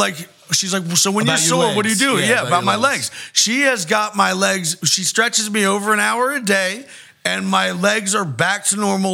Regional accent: Philadelphia, Pennsylvania, United States; born there; I'm 43. I'm Italian, or I'm Sicilian and Irish, and I was born in Philly over the bridge.

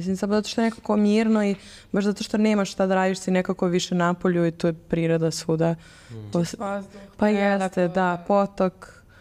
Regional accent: Belgrade, Serbia; Ja sam iz Beograda.

